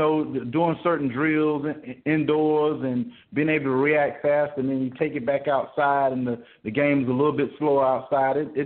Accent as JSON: {"language": "English", "town": "Durham", "region": "North Carolina", "country": "United States", "said": "Well, I'm from Durham, North Carolina. As you said, I played at Southern Durham High School, was fortunate enough to play at North Carolina Central as well."}